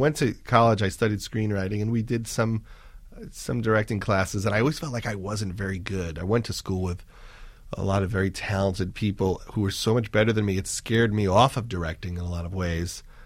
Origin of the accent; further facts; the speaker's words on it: Syosset, New York, United States; I'm from Long Island. Syosset and Woodbury. I lived in the Gates at Woodbury, and I was there till I went to college.